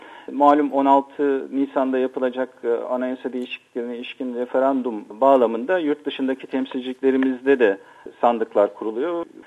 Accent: Çanakkale, Turkey; born there; Aslında ben babamın görevi dolayısıyla Çanakkale'de, Çanakkale il sınırları içerisinde doğdum.

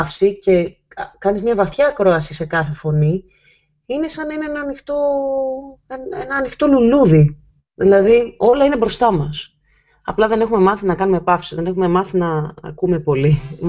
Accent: Patras, Western Greece, Greece; Είμαι από την Πελοπόννησο, μεγάλωσα στην Πάτρα, με πολύ παιχνίδι έξω στις πλατείες

